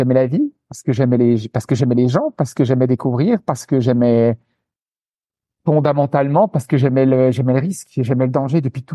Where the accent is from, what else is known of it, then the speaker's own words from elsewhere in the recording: Grand Est, France; Écoute, moi, je suis alsacien d'origine. Donc, j'ai grandi dans l'est de la France